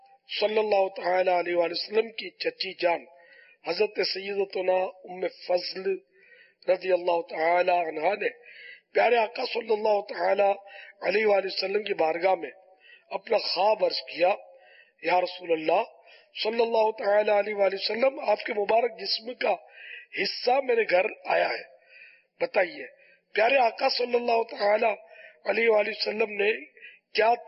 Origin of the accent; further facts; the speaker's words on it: Sindh, Pakistan; accent: Sindhi; لہجا تو میں سندھی ہوں.